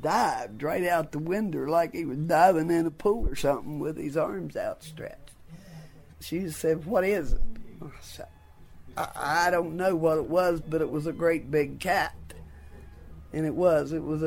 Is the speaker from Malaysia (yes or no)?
no; West Virginia, United States; Been living in West Virginia all my life. Born and raised on Stamping Creek.